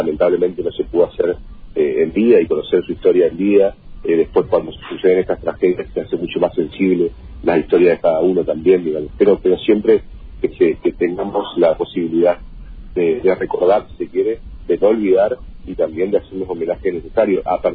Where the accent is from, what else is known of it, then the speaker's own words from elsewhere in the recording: Argentina; somos argentinos, de la patria